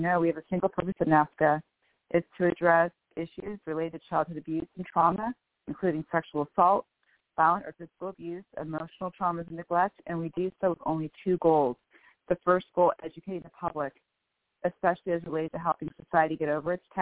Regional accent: Bellevue, Washington, United States; I am from Bellevue, Washington.

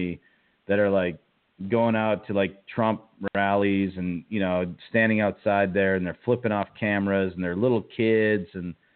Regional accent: Canada; being born Canadian is the coolest thing that's ever happened to me.

